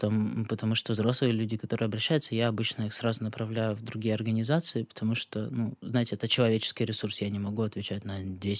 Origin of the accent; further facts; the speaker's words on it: Siberia, Russia; now in Ukraine; Так, вы знаете, я вот из Сибири